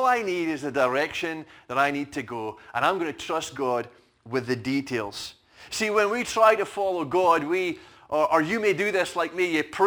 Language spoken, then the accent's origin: English; Fraserburgh, Scotland, United Kingdom; I was on a run on Fraserburgh Beach, running away from my hometown of Fraserburgh